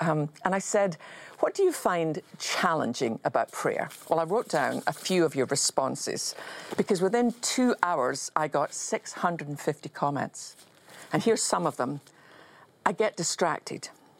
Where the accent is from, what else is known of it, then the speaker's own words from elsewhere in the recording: Scotland, United Kingdom; When I was growing up in Scotland